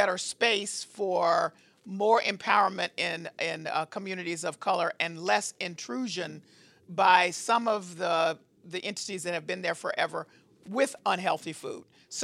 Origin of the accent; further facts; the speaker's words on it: the South, United States; And for me, okra, I'm from the South